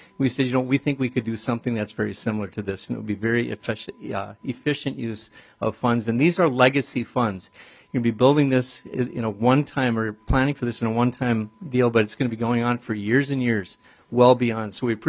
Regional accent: Esko, Minnesota, United States; I was born and raised in Esco.

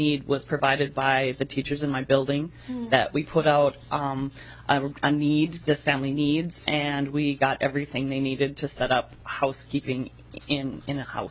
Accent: Deer River, Minnesota, United States; I'm from Deer River, so it's a very small town. We have 1,000 people

